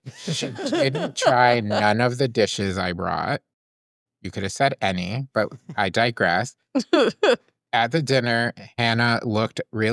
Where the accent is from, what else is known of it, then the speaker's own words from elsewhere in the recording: Chile; I am from Chile and my friends love our food.